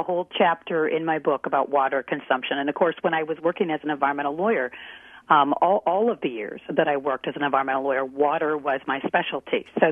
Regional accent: Michigan, United States; and I'm originally from Michigan. I've spent much of my life in the upper Midwest.

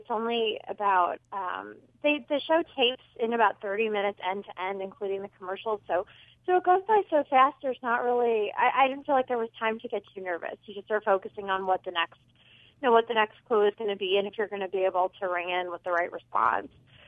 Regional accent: Illinois, United States; Yeah, you know, where I grew up outside Chicago, the show was on at 3:30

